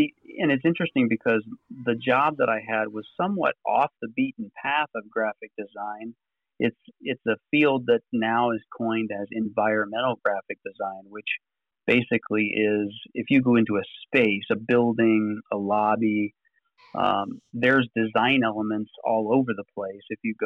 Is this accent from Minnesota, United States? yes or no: no; Dayton, Ohio, United States; going to a graphic design trade school in my hometown in Dayton, Ohio.